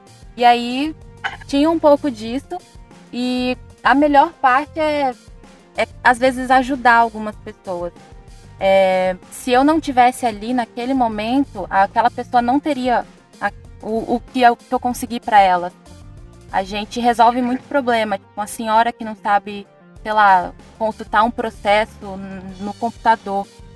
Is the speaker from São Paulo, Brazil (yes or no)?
yes; São Paulo, Brazil; also born or lived in Pernambuco; Eu saí de Pernambuco, eu sou pernambucana, saí de lá com 6 anos e fui pra São Paulo. Então, eu nem conheço onde eu nasci.